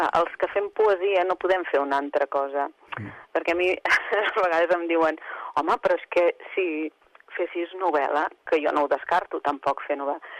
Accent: Banyeres del Penedès, Catalonia, Spain; now in Tarragona, Spain; Jo sóc de Banyeres del Penedès, però ja fa més de 20 anys que vinc a Tarragona.

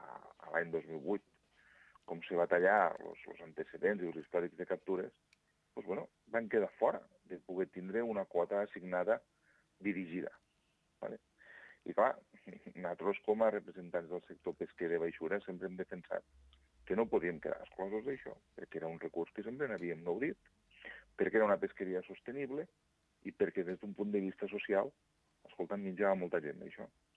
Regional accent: La Ràpita, Catalonia, Spain; El meu poble, a la Ràpita, no és autoritzat per a descàrrega de la pesca de la tonyina roja

